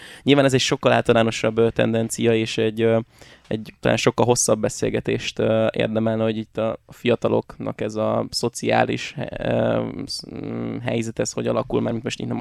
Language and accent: Hungarian; Pécs, Baranya, Hungary; Én is amúgy ugye pécsiként Pécset tanultam tovább